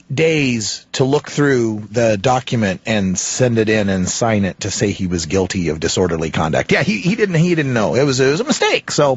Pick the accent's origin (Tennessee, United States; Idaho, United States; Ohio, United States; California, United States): Idaho, United States; Boise; Old Senator Widestance from my home state of Boise, Idaho.